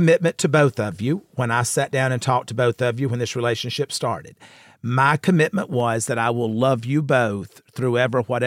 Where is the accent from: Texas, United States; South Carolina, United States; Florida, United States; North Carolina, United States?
South Carolina, United States; from my friend Sherry Bradshaw, who I grew up with in South Carolina.